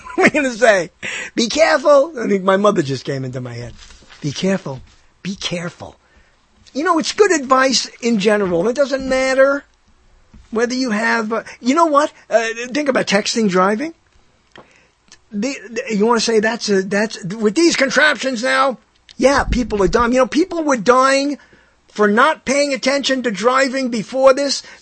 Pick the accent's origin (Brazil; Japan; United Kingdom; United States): United States; Brooklyn, New York; And there were urban legends when I was growing up in Brooklyn.